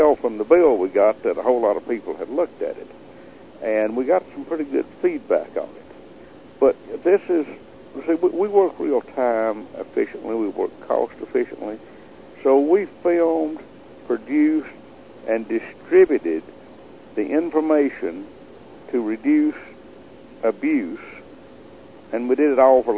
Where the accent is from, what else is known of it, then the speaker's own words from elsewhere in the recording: United States; accent: hillbilly; They might not understand my hillbilly accent.